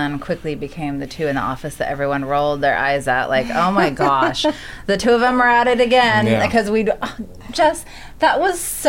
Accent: California, United States; now in Austin, United States; So I grew up in California. Okay. And I went to design school in California.

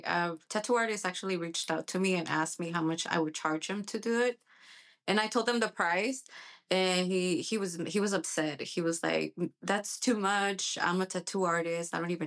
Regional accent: San Diego, California, United States; also born or lived in Mexico; So I was born in Mexico. My parents brought me here when I was, I don't know, like 6 months old. And I grew up here in San Diego.

